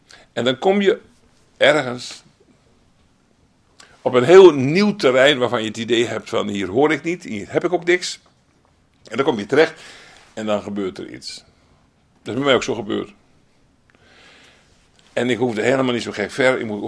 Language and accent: Dutch; Schildwolde, Groningen, Netherlands; in Schildwolle, waar ik opgegroeid ben